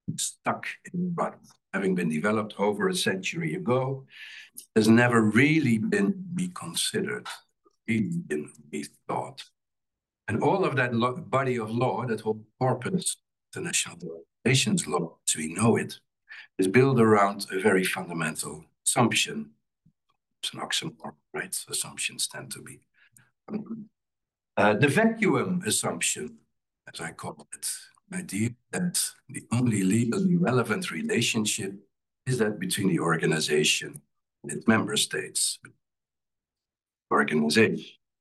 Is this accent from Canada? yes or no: no; Netherlands; I grew up in the Netherlands. I did my undergrad in Amsterdam